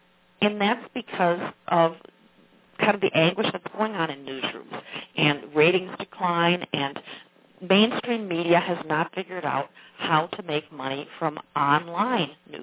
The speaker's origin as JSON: {"language": "English", "region": "Minnesota", "country": "United States", "tie": "born or raised there", "lives_now": "Minneapolis, United States", "said": "Well, I grew up on the Minnesota-Iowa state line, but I've spent most of my life living in the Twin Cities and working for television here in Minneapolis"}